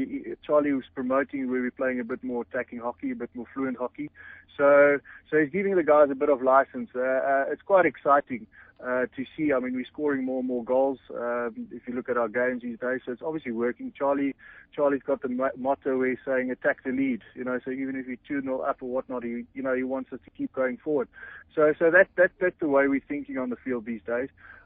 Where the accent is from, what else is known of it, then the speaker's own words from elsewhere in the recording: Rustenburg, North West, South Africa; first language Afrikaans; English is a second language; I grew up in the Platteland in Rustenburg